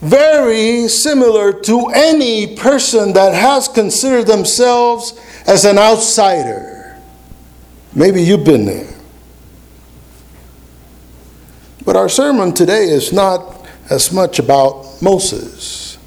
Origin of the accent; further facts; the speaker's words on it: Puerto Rico; also born or lived in New York; now in United States; I'm from New York. I was born there. I was raised in Puerto Rico. I'm living in the United States.